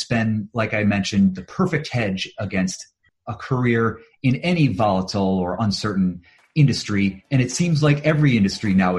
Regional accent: Ohio, United States; I'm originally from Ohio

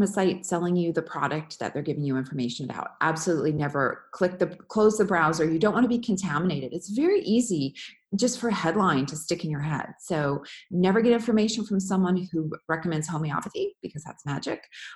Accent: Canada; now in San Francisco, United States; I'm based in San Francisco, okay. But I'm from Canada. I go back a lot.

